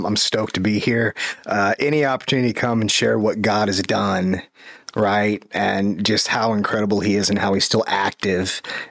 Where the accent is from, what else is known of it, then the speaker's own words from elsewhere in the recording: Norfolk, Virginia, United States; born there; So, I was born out on the East Coast in Norfolk, Virginia, big naval base.